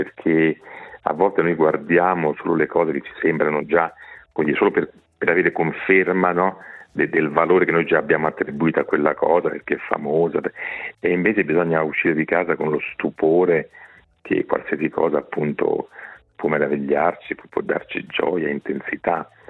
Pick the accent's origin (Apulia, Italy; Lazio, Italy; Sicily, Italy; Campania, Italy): Campania, Italy; Bisaccia; Il mio paese si chiama Bisaccia, è in Campania, in provincia di Avellino, nel sud d'Italia.